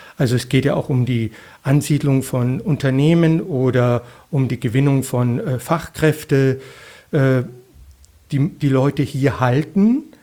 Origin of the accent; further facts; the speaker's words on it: Munich, Bavaria, Germany; Also ich bin Münchner, ich bin Bayer.